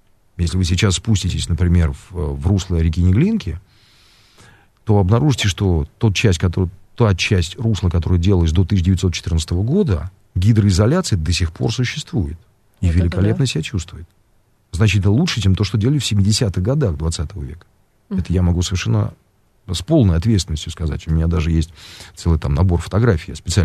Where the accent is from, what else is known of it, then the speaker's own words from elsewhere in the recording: Moscow, Russia; Вот я детство провел в Чертаново.